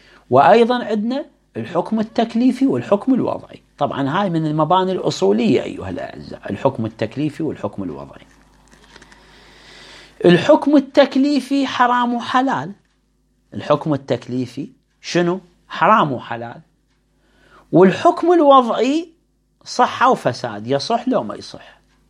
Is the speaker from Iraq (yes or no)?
yes; Iraq; احنا عندنا بالعراق لفظ الطاسة